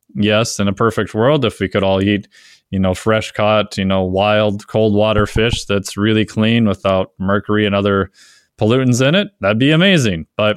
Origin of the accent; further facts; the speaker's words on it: Minnesota, United States; I've spent my whole life growing up in Minnesota